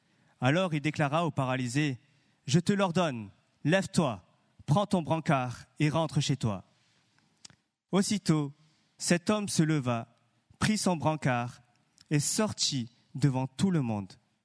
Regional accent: Marseille, Provence-Alpes-Côte d'Azur, France; Comme je viens de Marseille

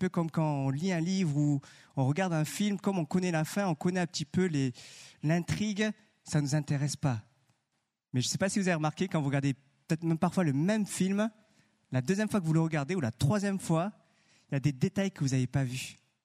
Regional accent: Marseille, Provence-Alpes-Côte d'Azur, France; Comme je viens de Marseille

